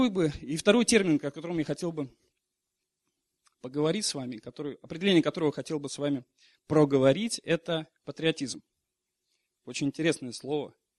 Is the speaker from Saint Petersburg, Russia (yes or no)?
yes; Saint Petersburg, Russia; Я, например, родом из Санкт-Петербурга. Я люблю свой город.